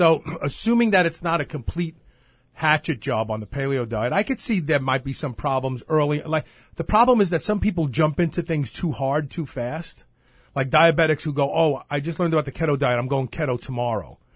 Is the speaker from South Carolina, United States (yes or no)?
no; Brooklyn, New York, United States; Look, I'm from Brooklyn. We invented the curse words and then passed them around to all the other places.